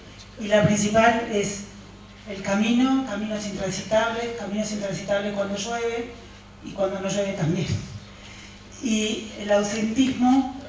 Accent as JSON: {"language": "Spanish", "town": "Coronel Suárez", "region": "Buenos Aires Province", "country": "Argentina", "said": "estuvimos haciendo una encuesta en el partido Coronel Suárez, que de donde soy yo."}